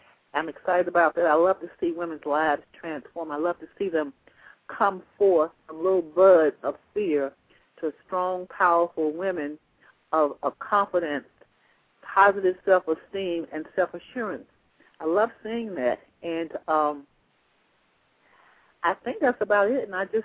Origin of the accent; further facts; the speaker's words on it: United States; because, you know, I'm an American.